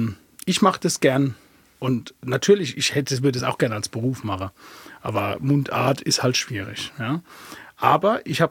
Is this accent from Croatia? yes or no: yes; Croatia; Ich bin Kroate.